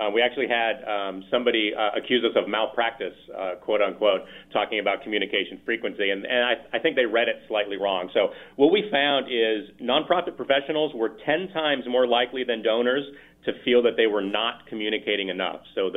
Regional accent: Redondo Beach, California, United States; also born or lived in San Francisco; I am not. I was from Redondo Beach, California, down south, but I lived in San Francisco for about 7 years.

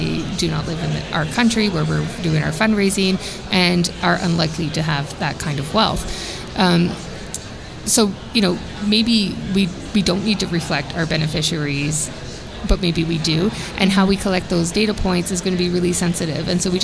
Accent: Canada; one of mine was very clearly as a Canadian.

